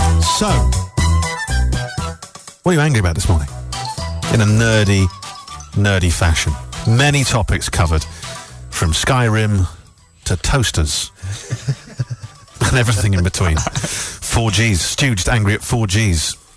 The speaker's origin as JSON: {"language": "English", "town": "Kettering", "region": "East Midlands", "country": "United Kingdom", "said": "I am from Kettering."}